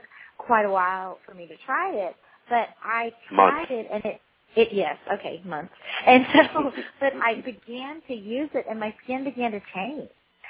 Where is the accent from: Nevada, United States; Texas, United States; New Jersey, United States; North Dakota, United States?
Texas, United States; because I grew up in Texas, and I ate a lot of meat and a lot of cheese and a lot of mashed potatoes